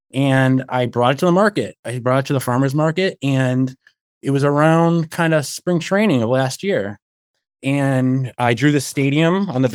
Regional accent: Illinois, United States; I grew up outside Chicago, north suburbs.

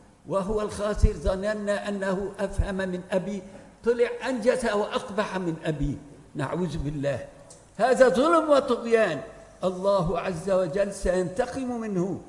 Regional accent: Syria; moved away; أنا من سوريا لكن ما أستطيع الدخول إليها 35 سنة لم أدخلها

